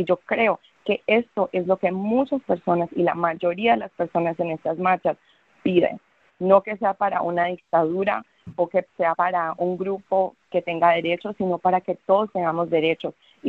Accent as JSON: {"language": "Spanish", "country": "Colombia", "said": "Yo vengo de Colombia, donde también hemos tenido muchas guerras, donde ha sido violencia, violencia"}